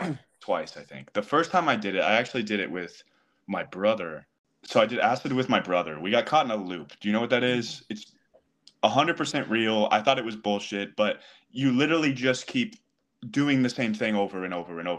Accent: Topeka, Kansas, United States; we grew up in Topeka, Kansas. I didn't really know any gay people.

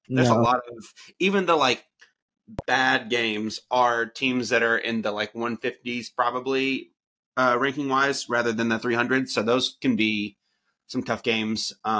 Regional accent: Danville, Kentucky, United States; Shout out Danville, Kentucky. he's from my hometown for context, Stephen.

